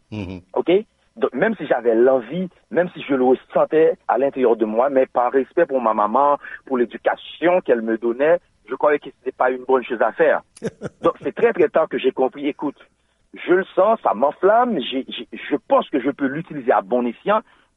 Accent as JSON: {"language": "French", "country": "Haiti", "said": "Moi, je viens d'Haïti, et dans le nord d'Haïti, il y a une ville"}